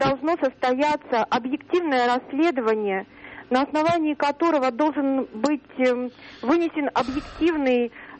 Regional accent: Omsk, Omsk Oblast, Russia; Я из Омска.

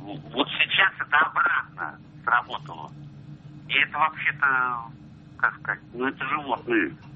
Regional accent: Lipetsk, Lipetsk Oblast, Russia; Я из Липецка.

